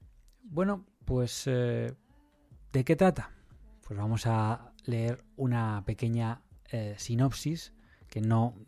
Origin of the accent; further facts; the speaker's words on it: Madrid, Community of Madrid, Spain; aunque los madrileños me hablan y yo también como madrileño lo reclamo